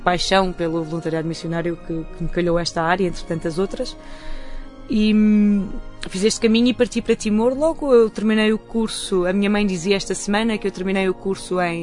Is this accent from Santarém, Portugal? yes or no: yes; Fajarda, Santarém, Portugal; Eu sou natural da Fajarda, que fica no concelho de Cruz. Uma aldeia pequenina.